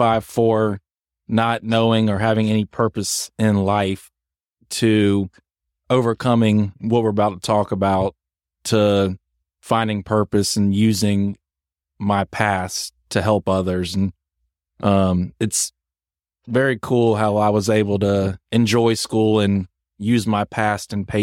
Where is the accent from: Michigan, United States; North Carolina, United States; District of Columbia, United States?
North Carolina, United States; Charlotte; But grew up in Charlotte, two loving parents, have a sister 2.5 years younger than me.